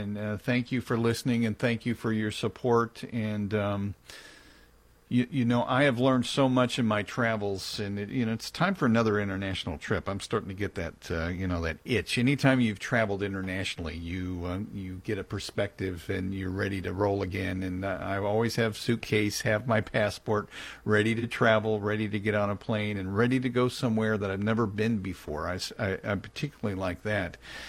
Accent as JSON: {"language": "English", "town": "Kansas City", "region": "Missouri", "country": "United States", "tie": "born or raised there", "said": "I'm good. How's my hometown of Kansas City?"}